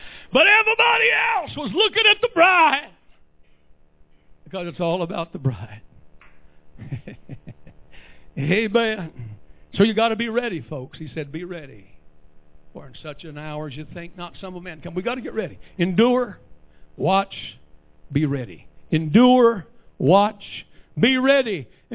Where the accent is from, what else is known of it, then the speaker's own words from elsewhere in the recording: the West, United States; Have you ever been out in the old West? I grew up in the West.